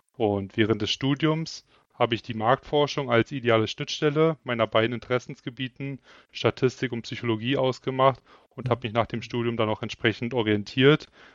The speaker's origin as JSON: {"language": "German", "town": "Frankfurt", "region": "Brandenburg", "country": "Germany", "tie": "born or raised there", "said": "bin gebürtig aus der Nähe von Berlin, aus Frankfurt-Oder, um genau zu sein."}